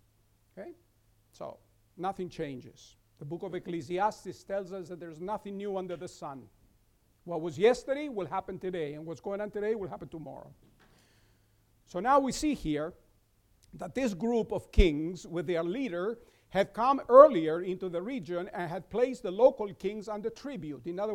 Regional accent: Argentina; also born or lived in Greece; I was born in Greece. I was raised in Argentina. I've been living here for over 55 years.

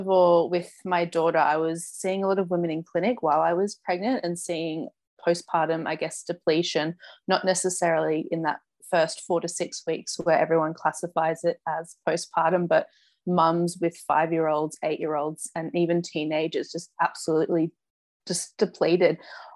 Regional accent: Hong Kong; And from growing up in Hong Kong as well, I used a lot of Chinese medicine as well.

